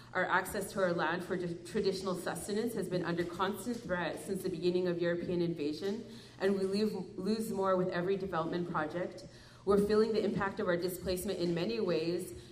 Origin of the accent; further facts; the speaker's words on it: British Columbia, Canada; I'm from the Ntlagatmus Nation, that's in the interior of BC.